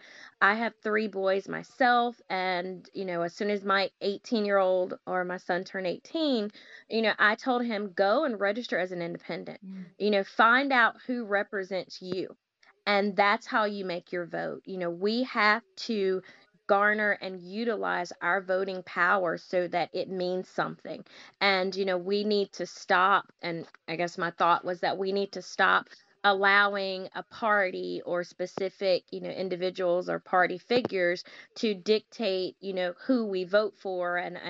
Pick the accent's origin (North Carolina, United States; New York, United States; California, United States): North Carolina, United States; Greenville; born there; But rural, I was born in Greenville. So maybe about I know it's maybe less than 100,000 people.